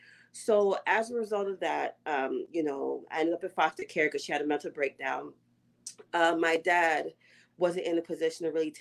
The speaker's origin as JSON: {"language": "English", "country": "Nigeria", "said": "being Nigerian is a trauma for me."}